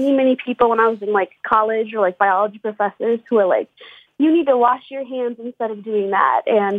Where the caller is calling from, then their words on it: St. Cloud, Minnesota, United States; St. Cloud, Minnesota. So it's like central Minnesota, like right in the middle.